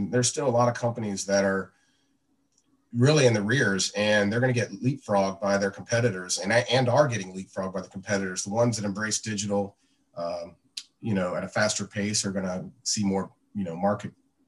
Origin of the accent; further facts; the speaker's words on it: Cincinnati, Ohio, United States; I grew up in Cincinnati and basically I played golf and went to Auburn University to play golf